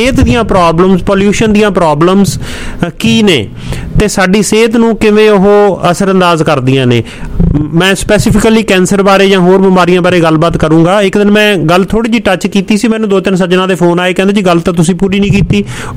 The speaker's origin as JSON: {"language": "Punjabi", "region": "Punjab", "country": "India", "said": "ਅਸੀਂ ਪੰਜਾਬ ਤੋਂ ਆਏ ਹਾਂ, ਸਾਡਾ ਜਿਹੜਾ ਦਿਲ ਆ ਉੱਥੇ ਹੀ ਪਿਆ ਹੁੰਦਾ"}